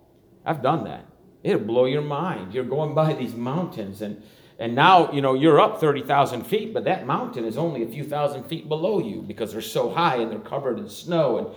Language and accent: English; Niagara Falls, New York, United States; I grew up in Niagara Falls. I grew up on an island a few miles above Niagara Falls.